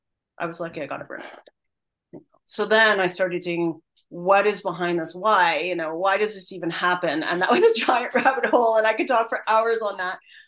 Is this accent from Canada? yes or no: yes; Canada; I'm originally Canadian